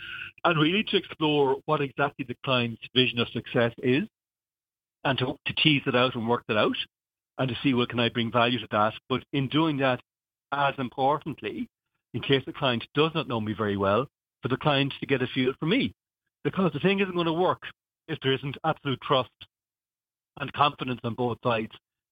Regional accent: Wexford, County Wexford, Ireland; As you know, I'm from Wexford and it's the place, my happy place. I have a lot of relatives still in Wexford.

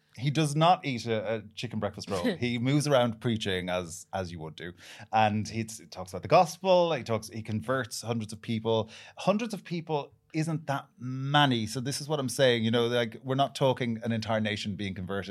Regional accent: Ireland; We're two Irish people, and we've given you permission.

